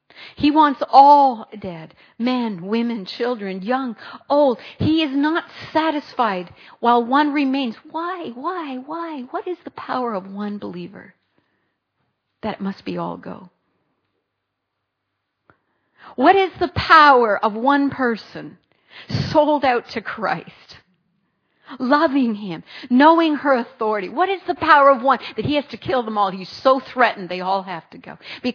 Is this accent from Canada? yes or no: yes; Canada; I'm from Canada.